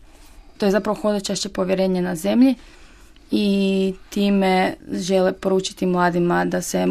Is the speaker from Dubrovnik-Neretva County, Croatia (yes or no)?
no; Zagreb, City of Zagreb, Croatia; ja sam iz Zagreba, studentica sam